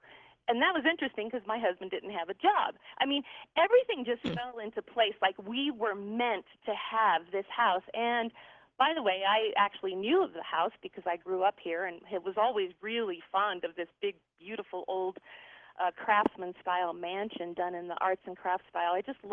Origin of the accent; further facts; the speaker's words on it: Colorado, United States; I'm actually from Colorado, and I'd come out on vacation